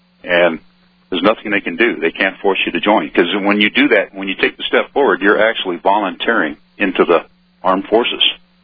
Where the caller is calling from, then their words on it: Colorado, United States; Hi, Alex. I'm in Colorado.